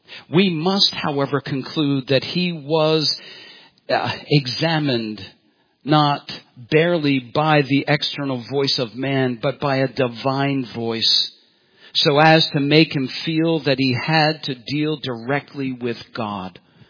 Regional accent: Ireland; If I wasn't Irish, I wouldn't be angry.

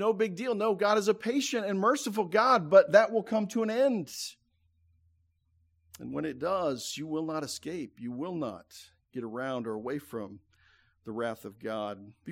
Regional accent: Nebraska, United States; We went to seminary in California. We're from Nebraska, so we flew back and forth a number of times.

